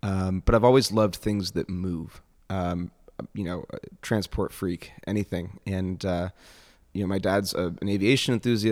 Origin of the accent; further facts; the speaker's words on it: Northeast, United States; I'm from the Northeast, so I said, well, maybe I could go back to Europe.